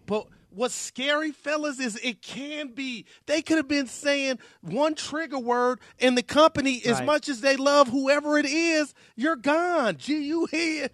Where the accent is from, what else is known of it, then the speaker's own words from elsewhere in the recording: United States; I'm American as anybody.